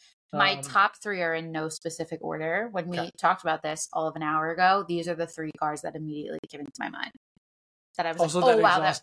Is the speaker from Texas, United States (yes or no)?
no; Staten Island, New York, United States; I grew up on Staten Island where it was much more urban.